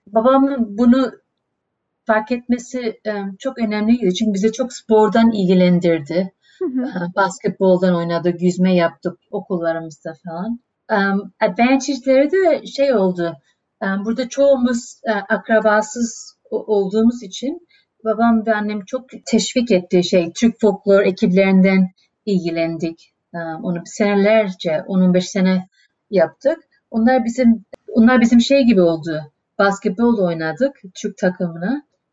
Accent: Melbourne, Victoria, Australia; now in Sydney, Australia; Ben bir sene sonra doğuyorum, 1970'te. Kardeşim de 1971'de doğuyor. Biz ikimiz de burada doğduk. Collingwood'da yaşadık.

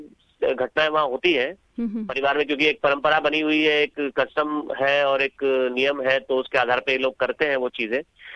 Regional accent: Rajasthan, India; जबकि मैं राजस्थान का रहने वाला हूँ

